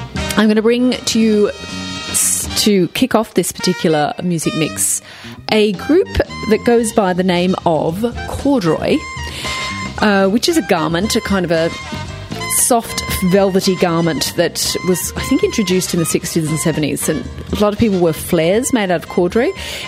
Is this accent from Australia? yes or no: yes; Australia; As you know, I'm Australian